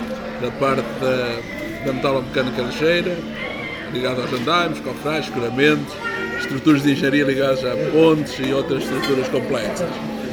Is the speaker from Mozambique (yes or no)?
no; Centro, Portugal; Eu sou natural de Fiscal, considerado de Barro, da região Bairradina